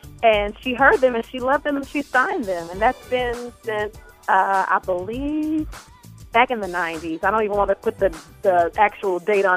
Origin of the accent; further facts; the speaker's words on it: New Orleans, Louisiana, United States; We're from New Orleans, Louisiana, and God has just taken our ministry to heights that we never thought attainable for us.